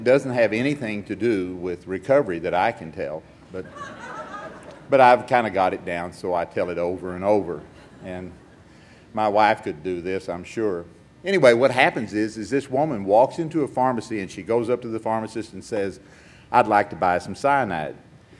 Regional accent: Houston, Texas, United States; also born or lived in Austin; I'm from Houston. I'm a member of the Cypress Wood group of Alcoholics Anonymous in Northwest Houston.

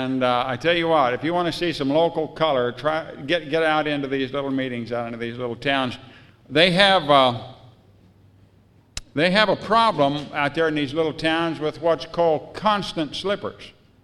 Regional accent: Manhattan, Kansas, United States; Now, I'm from Manhattan, Kansas. Yeah, way to go, North Dakota. I live in a little town of 150.

